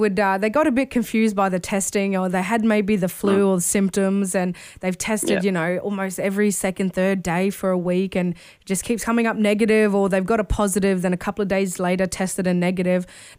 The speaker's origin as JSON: {"language": "English", "region": "Queensland", "country": "Australia", "said": "I'm from North Queensland, so this tropical girl just doesn't do winter just yet. I've been down here for a while"}